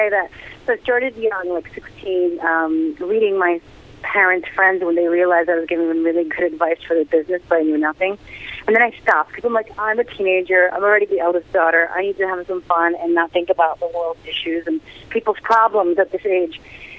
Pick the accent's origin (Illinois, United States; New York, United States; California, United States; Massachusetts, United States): New York, United States; Queens; I am such a New Yorker. I grew up in Queens